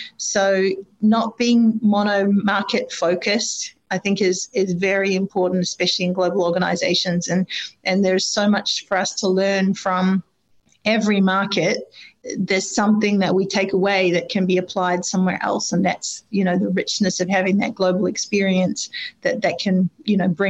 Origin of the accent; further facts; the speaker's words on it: New Zealand; also born or lived in Australia; coming from Australia, actually I'm from New Zealand originally, but you know, coming from Australia